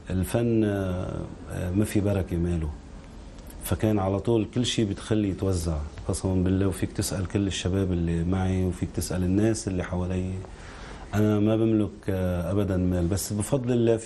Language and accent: Arabic; Lebanon; لا لا لا، أنا لبناني الأصل.